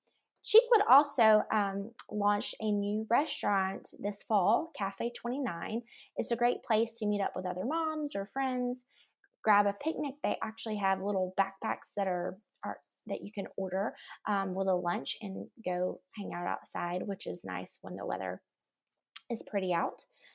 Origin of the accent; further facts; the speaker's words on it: Greenville, South Carolina, United States; now in Nashville, United States; My family moved to Nashville. We're originally from Greenville, South Carolina. We moved here about 3 years ago, and ever since we have been loving exploring this town.